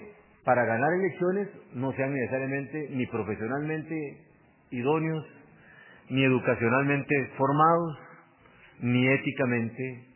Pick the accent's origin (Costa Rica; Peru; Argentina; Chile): Costa Rica; como soy tico, tengo derecho a opinar, por más que se enojen conmigo, es el actual partido de gobierno en mi país.